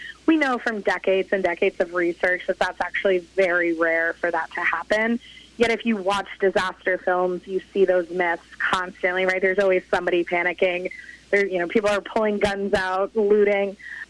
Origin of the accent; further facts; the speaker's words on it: Maine, United States; again, growing up in Maine, I just had never really experienced a catastrophe to that scale.